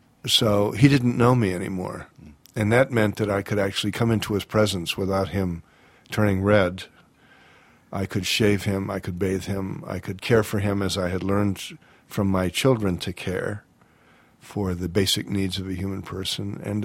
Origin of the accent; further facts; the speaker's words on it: Washington, District of Columbia, United States; And I'm that age. And so I grew up in Washington.